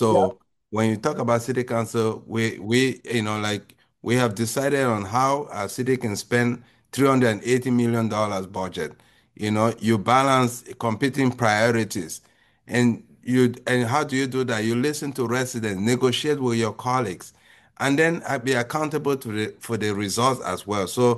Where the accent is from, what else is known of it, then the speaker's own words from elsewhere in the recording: Cameroon; now in United States; So I came to this country from Cameroon after winning the lottery. It's a green card lottery